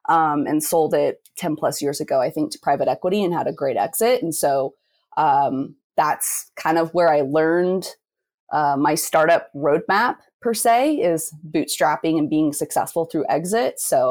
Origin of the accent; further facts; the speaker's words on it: Reno, Nevada, United States; now in San Diego, United States; So I actually grew up in the Reno, Tahoe area into a big, fun, crazy adventure action sport family.